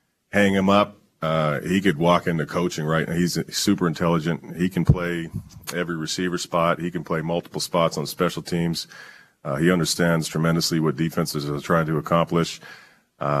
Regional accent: British Columbia, Canada; Yeah, I think, even being a Canadian kid, a West Coast kid, when I see the S

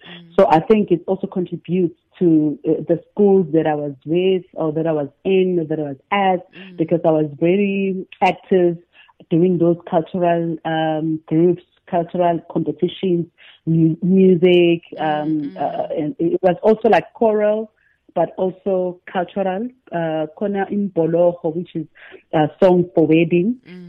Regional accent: Mandeni, KwaZulu-Natal, South Africa; also born or lived in Inanda; was born and raised in Mandeni. But then I also moved to Enanda, which is, Mandeni is north of KZN, and Enanda is north of Durban. So I was raised in both places.

